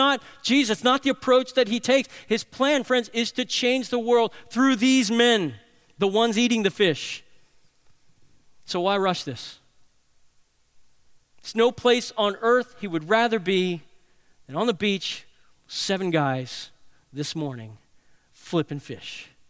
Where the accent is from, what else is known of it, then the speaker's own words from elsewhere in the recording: New Orleans, Louisiana, United States; I'm from New Orleans.